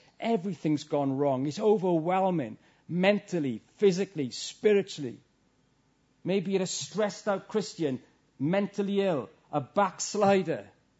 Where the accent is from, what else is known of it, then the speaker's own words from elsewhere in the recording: Wales, United Kingdom; Now, that was me, being Welsh, all wound up.